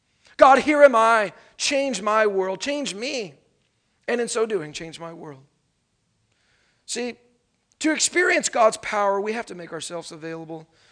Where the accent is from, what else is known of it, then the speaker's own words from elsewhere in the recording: California, United States; also born or lived in Oklahoma; I grew up in California, but I was born in Oklahoma, which is twister country.